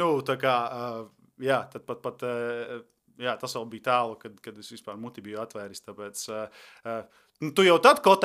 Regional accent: Šķieneri, Gulbene Municipality, Latvia; es nāku no Gulbenes novada, Šķieneriem, tas tāds ciems, Šradu pagastā, Šķieneri.

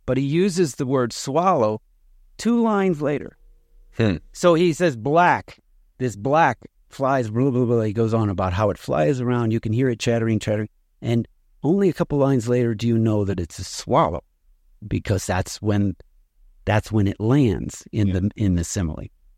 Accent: Italy; English is a second language; As an Italian growing up in Italy, you know Virgil's Aeneid, you know?

